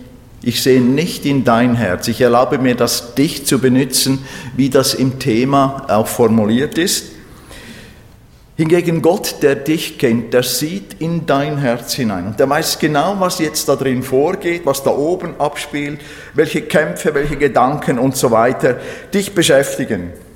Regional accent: Switzerland; ich bin in der Schweiz geboren, groß geworden, christliche Prägung, christliche Traditionen

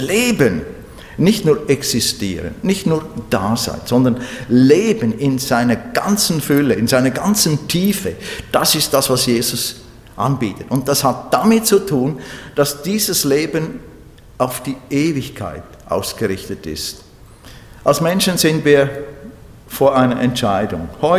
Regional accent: Switzerland; ich bin in der Schweiz geboren, groß geworden, christliche Prägung, christliche Traditionen

